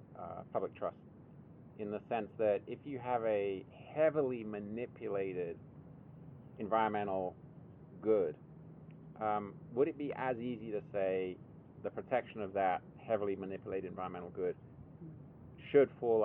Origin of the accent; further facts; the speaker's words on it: England, United Kingdom; So as Marisa said, I'm from Europe, from England, and I've got really interested recently in the rewilding that Europeans are doing